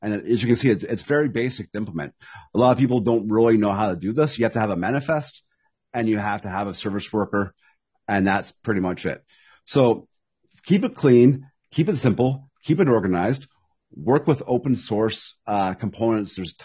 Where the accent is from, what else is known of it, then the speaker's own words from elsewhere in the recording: Canada; I think that's important as a Canadian.